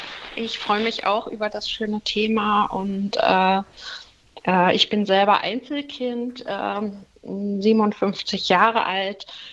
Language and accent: German; Germany; Also ich bin in der DDR groß geworden.